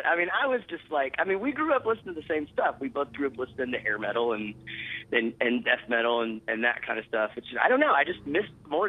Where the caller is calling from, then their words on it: Dallas, Texas, United States; We say we're calling from Hollywood, Texas, because Linus is in Hollywood, and I'm in Dallas, Texas.